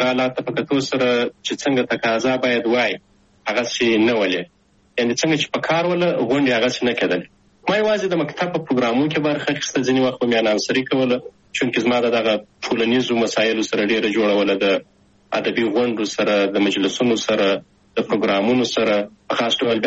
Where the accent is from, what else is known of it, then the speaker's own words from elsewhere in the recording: Shajoy, Zabul, Afghanistan; also born or lived in Kabul; زه اصلا د زابل ولایت د شاجوی ولسوالۍ یم. تقریبا په 2015 میلادي کې د زابل په شاجوی کې د مسازو په نوم په یوه کلی کې هلته ونړۍ ته راغلم،